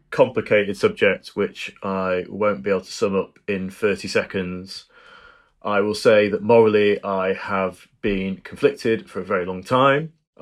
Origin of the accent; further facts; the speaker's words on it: Manchester, North West England, United Kingdom; also born or lived in London; when I lived in London, because it anchored me back to Manchester. I apologise, my accent is rubbish, but I am Mancunian.